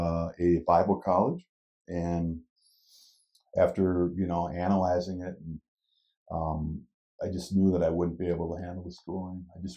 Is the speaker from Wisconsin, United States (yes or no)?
yes; Hales Corners, Wisconsin, United States; I went to Whitnall High School in Greenfield. I grew up in Hills Corners.